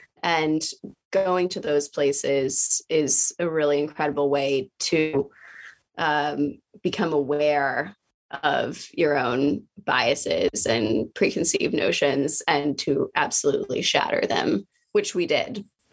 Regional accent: Arlington, Virginia, United States; we grew up in Arlington, Virginia, which is just across the river from Washington, D.C.

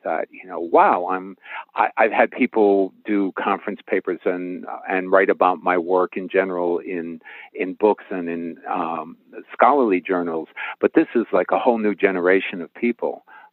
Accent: New York City, New York, United States; Well, you know, I grew up in New York City, so you have certain ideas of what would be success

